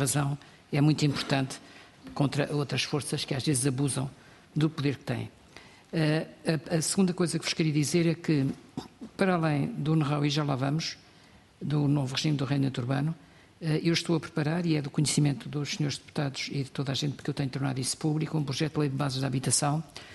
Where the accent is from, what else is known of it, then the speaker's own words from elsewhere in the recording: Lisbon, Portugal; sou de Lisboa, tive a oportunidade de acompanhar muito de perto todo o processo